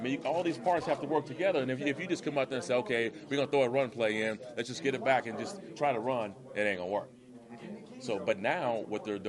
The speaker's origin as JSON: {"language": "English", "town": "San Diego", "region": "California", "country": "United States", "tie": "born or raised there", "said": "Growing up in San Diego, I'm sort of San Diego's my second team."}